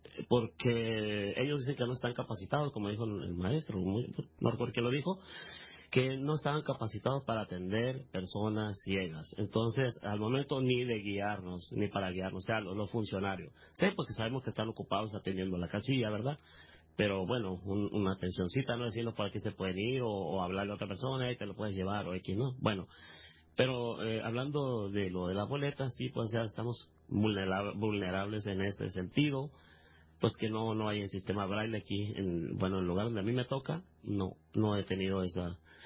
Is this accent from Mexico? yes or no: yes; Hermosillo, Sonora, Mexico; yo soy ciego, soy de acá de Hermosillo, Sonora